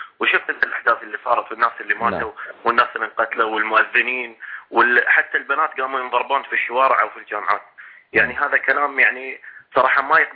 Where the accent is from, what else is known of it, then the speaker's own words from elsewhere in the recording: Qatar; يعني احنا عندنا في قطر